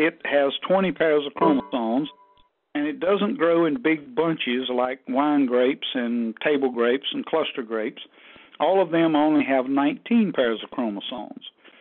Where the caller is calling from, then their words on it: Star, North Carolina, United States; I'm calling tonight from Star, North Carolina, our home office here.